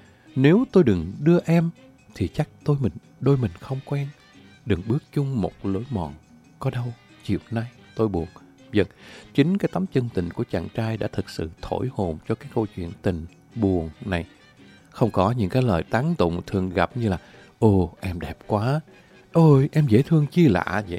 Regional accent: Da Nang, Vietnam; Bến sông Hàn, quê tôi đẹp lắm. Quê tôi nên thơ lắm.

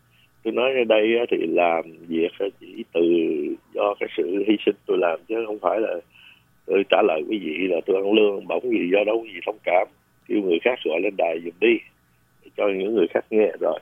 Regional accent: Ho Chi Minh City, Vietnam; hồi nhỏ chú ở Tôn Đảng ở Sài Gòn, thì chú cũng là du đảng.

